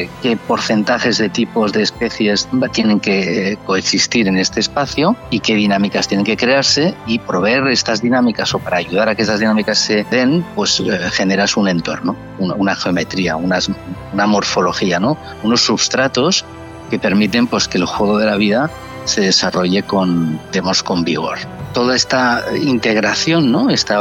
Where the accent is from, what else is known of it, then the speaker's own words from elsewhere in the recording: Barcelona, Catalonia, Spain; Como soy de Barcelona